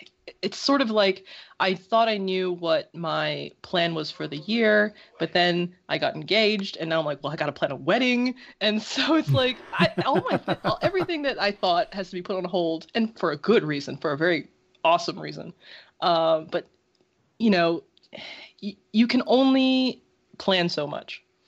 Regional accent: United States; born there; But I was born in America. Actually, this is an even better example. I am Filipino. You know, my parents are from there, and their parents and their parents.

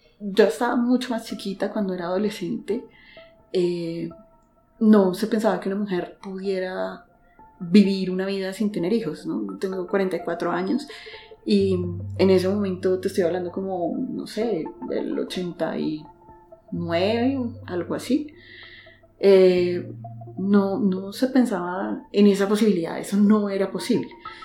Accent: Bogotá, Colombia; Soy mujer urbana, bogotana.

